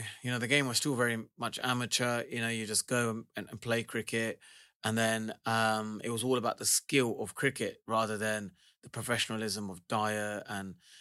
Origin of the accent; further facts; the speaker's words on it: Luton, East of England, United Kingdom; born there; I was born from Luton Dunstable Hospital.